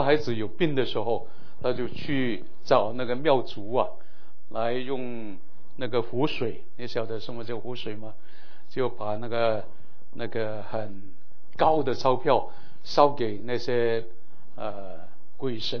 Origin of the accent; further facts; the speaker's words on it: Hong Kong; born there; 我是客家人，我是在香港出生，我是第三代的基督徒。我老乡是在广东东莞